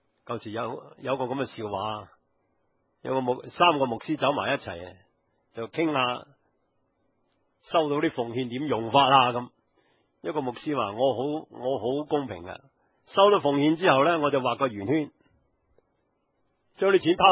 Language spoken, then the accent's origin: Cantonese; Hong Kong